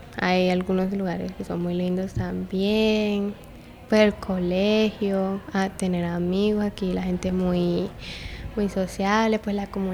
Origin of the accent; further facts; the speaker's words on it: Venezuela; now in Colombia; me da como vergüenza decir que soy venezolana.